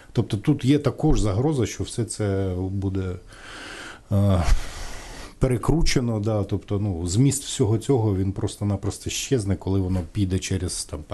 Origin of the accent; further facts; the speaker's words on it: Mariupol, Donetsk Oblast, Ukraine; я сам з Маріуполя, да, тобто в 90-ті я там працював, навчався в Донецьку, да.